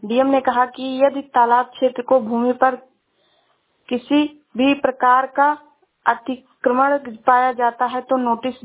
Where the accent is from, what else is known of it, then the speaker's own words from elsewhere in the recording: Uttar Pradesh, India; मैं जिला श्रावस्ती से हूँ।